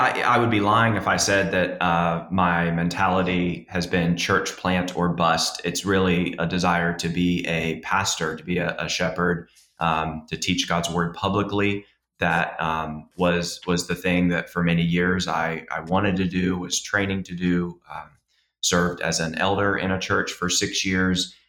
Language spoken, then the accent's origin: English; Charlottesville, Virginia, United States; No, my wife and I are both from Virginia, and I grew up in Charlottesville, which is just an hour away from Richmond.